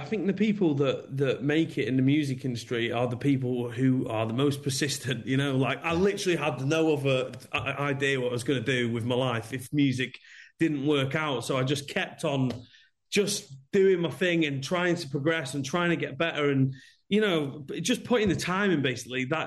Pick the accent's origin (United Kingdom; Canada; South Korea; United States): United Kingdom; Scotland; born there; I'll be honest, I was born in Scotland. It's way too hot in LA for me.